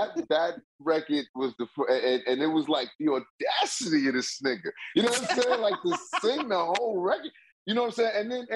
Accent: Queens, New York, United States; You know, I'm from Queens, and so we kind of fit in somewhere in the middle there.

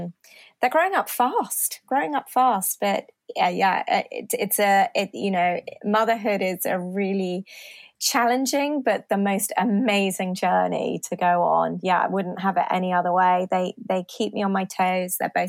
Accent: Shalford, South East England, United Kingdom; I grew up in the Surrey Hills, which is in the south part of England, in a little village called Shalford, which is very close to Guildford. It's classic commuter belt, I suppose, to London. It's a really beautiful place.

